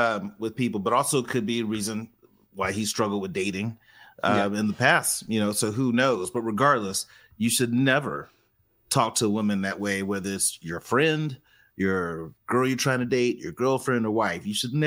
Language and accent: English; New Jersey, United States; I'm from Jersey.